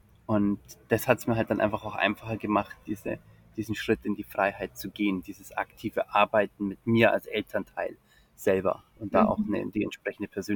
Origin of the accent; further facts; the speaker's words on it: Bavaria, Germany; born there; man hört wahrscheinlich an der Sprache, gebürtig aus Bayern, ein Einzelkind. Für mich war es schon, nach München zum Studieren zu gehen, von zu Hause wegzugehen, ein großer Schritt.